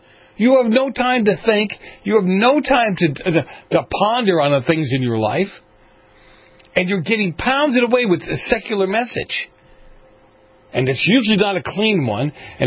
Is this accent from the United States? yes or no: yes; Boston, Massachusetts, United States; I grew up in the Roman Catholic Church in Boston